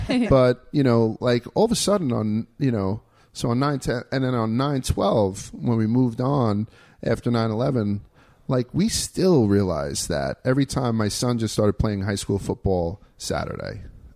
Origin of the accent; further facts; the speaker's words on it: New York City, New York, United States; because I'm a New Yorker.